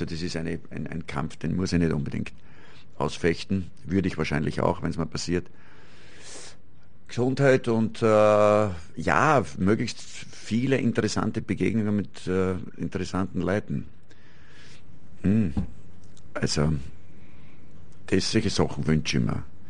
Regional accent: Austria; da sage ich als Österreicher, das gehört trotzdem zu uns irgendwie.

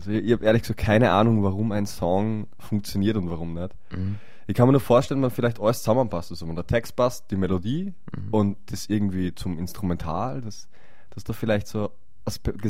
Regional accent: Burgenland, Austria; Wir haben 200 Meter Seehöhe, da wo ich her bin.

